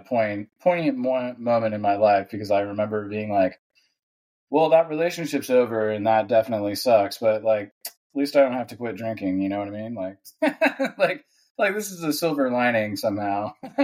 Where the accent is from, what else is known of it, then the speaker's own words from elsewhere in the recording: Ventura, California, United States; now in Danville, United States; I live in Danville, California. I'm a California native. I grew up in Ventura, California, in SoCal. Went to Ventura High.